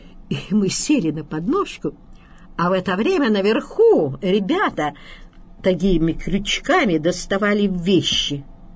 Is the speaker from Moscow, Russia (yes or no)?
no; Chelyabinsk, Chelyabinsk Oblast, Russia; Я говорю, из Челябинска. Господи, я была маленькая. Он говорит, ой, даже сколько вам лет? Я говорю, 18 исполнилось.